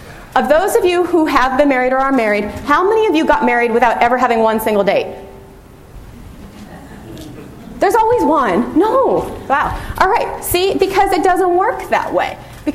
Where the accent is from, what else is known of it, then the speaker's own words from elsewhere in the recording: San Francisco, California, United States; I'm going out, and I'm from San Francisco